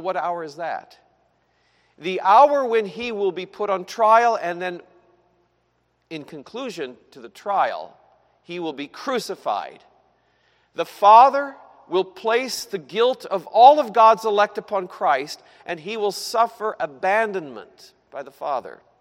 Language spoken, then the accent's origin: English; Pella, Iowa, United States; I grew up near Pella, Iowa, and there was a small congregation there that practiced foot washing as a kind of sacrament in their church.